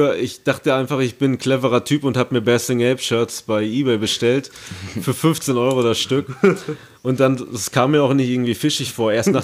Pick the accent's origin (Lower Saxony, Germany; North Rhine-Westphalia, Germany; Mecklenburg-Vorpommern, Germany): North Rhine-Westphalia, Germany; Paderborn; Ich bin und bleibe durch und durch Paderborner.